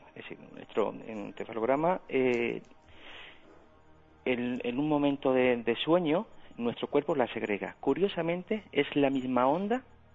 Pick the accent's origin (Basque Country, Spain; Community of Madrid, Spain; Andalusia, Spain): Andalusia, Spain; Málaga; Soy de Málaga, pero de padre árabe.